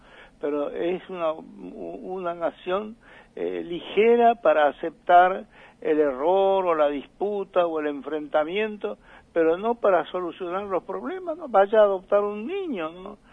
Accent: Argentina; como argentinos

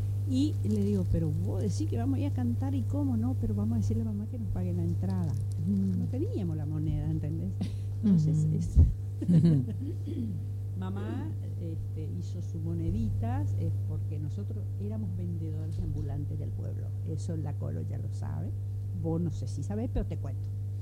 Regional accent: Caá Catí, Corrientes, Argentina; nosotras somos de Cacatí, uh-huh. Queda 120 kilómetros de la ciudad de Corrientes. Y vivíamos allá

